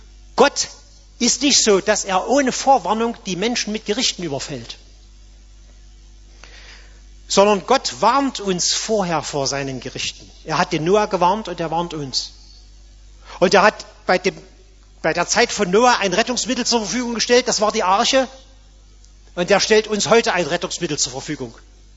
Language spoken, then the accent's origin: German; Dresden, Saxony, Germany; born there; am 12. Februar 1945 in Dresden, wo ich geboren bin